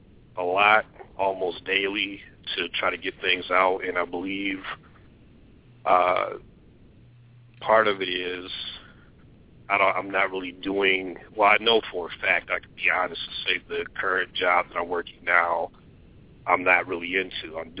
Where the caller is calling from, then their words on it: Detroit, Michigan, United States; I'm calling from Detroit, Michigan.